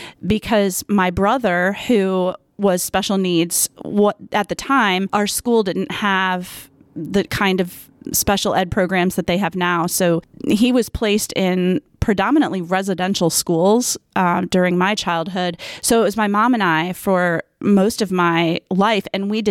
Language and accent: English; Chicago, Illinois, United States; Okay. So I was raised in Chicago.